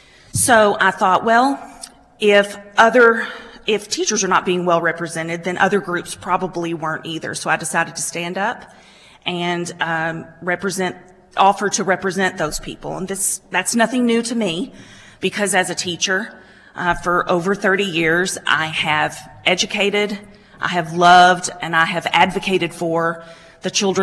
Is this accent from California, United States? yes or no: no; Hopkinsville, Kentucky, United States; I was born and raised in Hopkinsville. I graduated from Western Kentucky University.